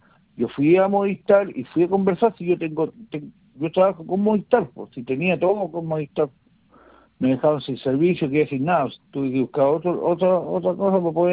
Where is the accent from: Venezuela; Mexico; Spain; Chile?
Chile; Temuco, Araucanía; Yo soy de acá, de Temuco.